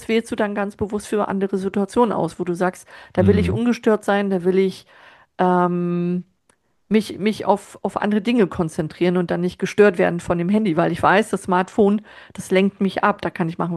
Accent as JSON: {"language": "German", "region": "East Germany", "country": "Germany", "tie": "born or raised there", "said": "ich bin ja auch in der DDR groß geworden"}